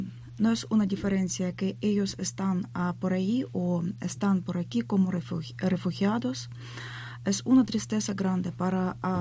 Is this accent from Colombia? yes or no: no; Ukraine; moved away; me da una tristeza ver noticias, ver qué puede pasar en diferentes pueblos en mi país.